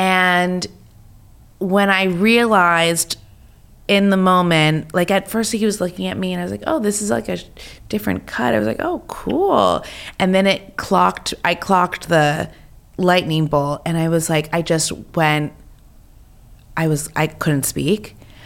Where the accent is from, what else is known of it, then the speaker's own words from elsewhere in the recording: New York, United States; You know, growing up in New York is, I mean, how lucky, you know, like New York is the coolest city in the world.